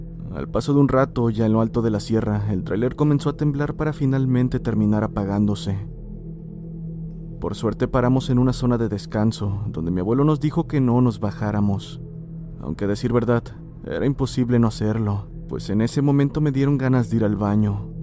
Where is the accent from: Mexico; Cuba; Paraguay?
Mexico; Puebla; soy de Puebla.